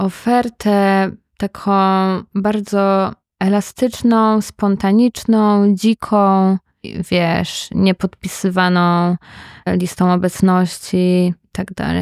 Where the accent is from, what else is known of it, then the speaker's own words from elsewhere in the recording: Warsaw, Masovian Voivodeship, Poland; bo ja się wychowałam na Starej Ochocie, na Kole. Teraz na Pradze ja się czuję wszędzie bezpiecznie.